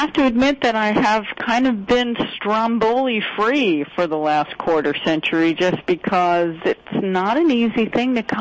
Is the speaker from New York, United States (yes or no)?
yes; New York, United States; Well, I'm from New York, and I've lived all around the world, and I did go to college in Pennsylvania at Bucknell University.